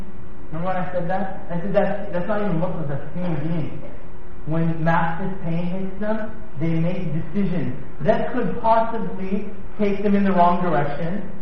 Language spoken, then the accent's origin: English; Winnipeg, Manitoba, Canada; we grew up in Hicktown, Winnipeg, where we were the only black kids in school